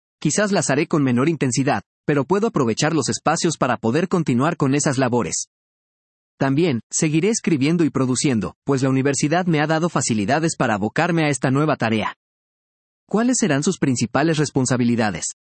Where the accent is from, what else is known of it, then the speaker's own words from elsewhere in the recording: Peru; Como peruano, mi compromiso es realizar una labor de la cual el país se sienta satisfecho.